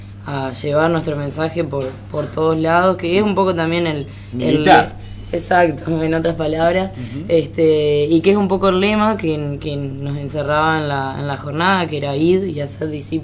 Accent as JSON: {"language": "Spanish", "country": "Argentina", "said": "porque por ahí somos, viste"}